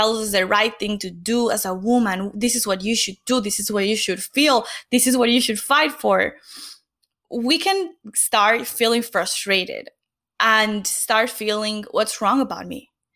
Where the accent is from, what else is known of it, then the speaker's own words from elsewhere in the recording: Venezuela; moved away as an adult; now in United States; I immigrated to the US from Venezuela right after college with $400 in my bank account and no concrete plan.